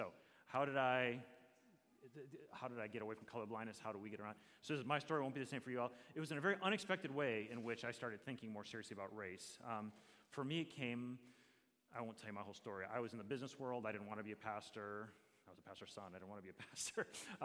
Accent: Waukegan, Illinois, United States; born there; I was born in Waukegan, Illinois.

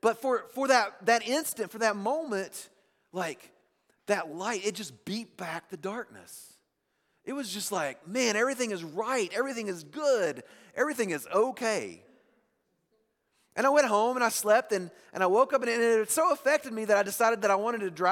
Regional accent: the South, United States; I grew up in the South, so you got to deal with my...

